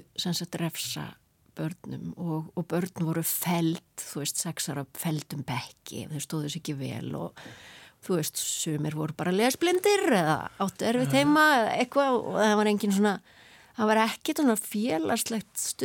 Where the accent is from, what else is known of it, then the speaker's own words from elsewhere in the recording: Luxembourg; ég er alveg upp í Luxemburg, já. Bara frá 2 ára aldri. Alveg þangalli ég er hérna unglingur, bara 12-13 ára.